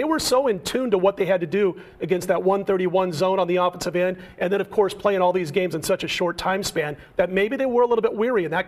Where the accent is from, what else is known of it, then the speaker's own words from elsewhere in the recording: Omaha, Nebraska, United States; some 30 or 31 years ago, back in my formative years, growing up in Omaha, Nebraska